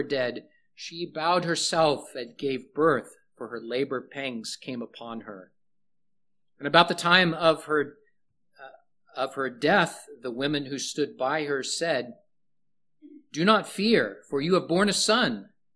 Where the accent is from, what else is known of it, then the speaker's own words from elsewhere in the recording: Topeka, Kansas, United States; I grew up in Topeka, Kansas, just a block away from a university where my dad taught.